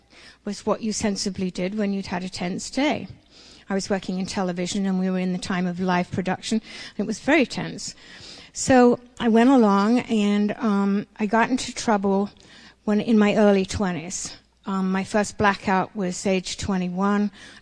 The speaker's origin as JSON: {"language": "English", "region": "England", "country": "United Kingdom", "tie": "born or raised there", "said": "So I'm going to start with where I came from. I grew up in England."}